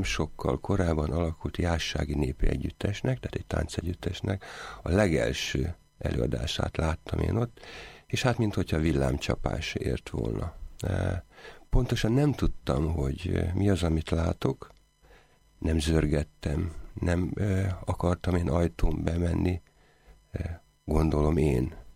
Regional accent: Jászberény, Jász-Nagykun-Szolnok, Hungary; én Jászberényben születtem, a szüleim jászapáti származásúak, egy földműves családból származnak, és aztán átköltöztek Jászberénybe, ahol édesapám tűzoltó lett.

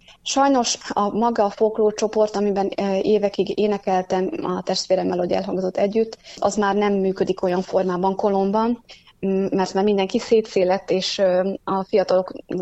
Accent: Slovakia; also born or lived in Hungary; szeretnék visszatérni Szlovákiába, a szülőföldemre, és aztán itt kezdtem tanítani

